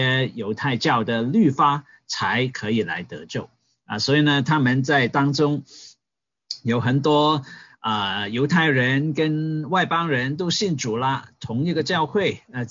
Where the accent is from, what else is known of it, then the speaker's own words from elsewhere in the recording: Hong Kong; 我们从香港来的